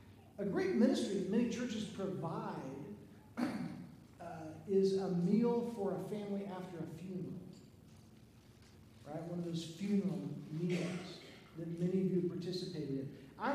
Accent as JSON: {"language": "English", "region": "Missouri", "country": "United States", "tie": "born or raised there", "said": "And so I grew up in Missouri. My parents, they both graduated from Oklahoma State University. And they moved to Missouri, St. Joseph, where they started their lives."}